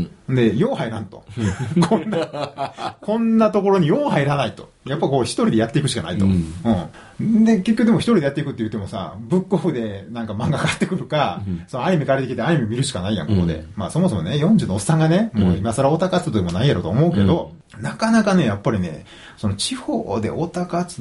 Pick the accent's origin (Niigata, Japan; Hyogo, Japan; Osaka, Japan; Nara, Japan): Osaka, Japan; accent: Osaka dialect; まあ、俺ら大阪弁やから、そのうまいこと言われる。